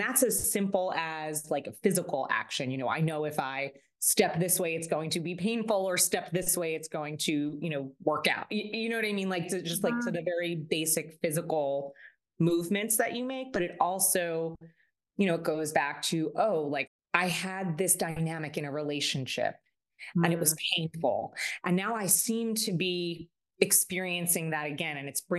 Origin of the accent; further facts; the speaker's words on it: Long Island, New York, United States; So I'm from Long Island